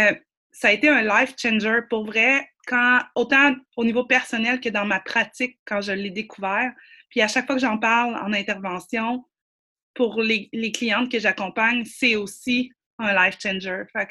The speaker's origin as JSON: {"language": "French", "town": "Quebec City", "region": "Quebec", "country": "Canada", "said": "je suis originaire de la ville de Québec. Mon conjoint, lui, vient de Rimouski, dans le Bas-du-Fleuve. Puis, on a passé les 10 dernières années à la base militaire de Valcartier."}